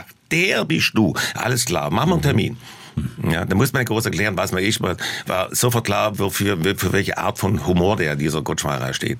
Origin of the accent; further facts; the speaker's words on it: Germany; Aber das tue ich als deutscher Komiker ein bisschen schwer, die Welt zum Lachen zu bringen.